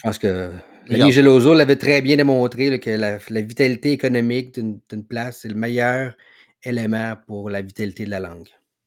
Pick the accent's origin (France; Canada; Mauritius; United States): Canada; Quebec; Je suis fier du Québec, on a des trucs au Québec incroyables.